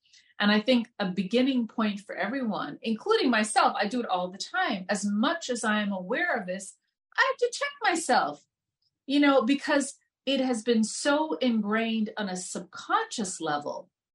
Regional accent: Jamaica; You see, because for the most part, like I'm Jamaican, right?

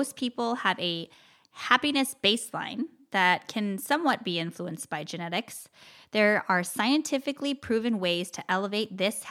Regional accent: Arizona, United States; and I am from the West Coast and I'm from Arizona.

